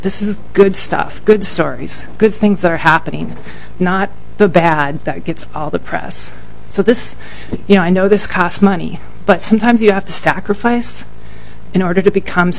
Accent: Waubun, Minnesota, United States; now in Maple Grove, United States; I live in Maple Grove. And I nominated a legacy winner last year from my hometown of Waubun, Minnesota.

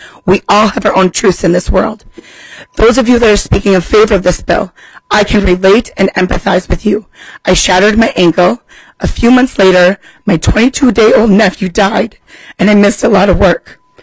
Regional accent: Rochester, United States; from Rochester.

